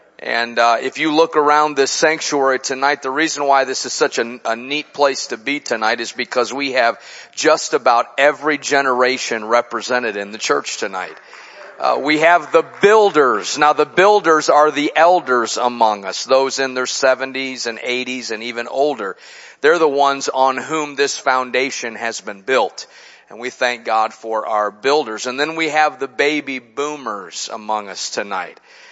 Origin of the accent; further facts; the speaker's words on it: Chicago, Illinois, United States; now in Cabot, United States; I grew up in Chicago in the Midwest, and so to come to this part of the country is quite a treat.